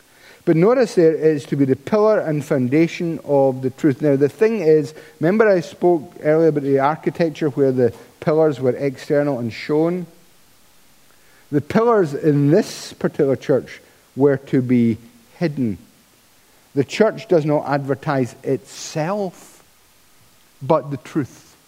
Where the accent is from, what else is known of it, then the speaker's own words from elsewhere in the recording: Paisley, Scotland, United Kingdom; And growing up in Paisley, there was all these different lodges.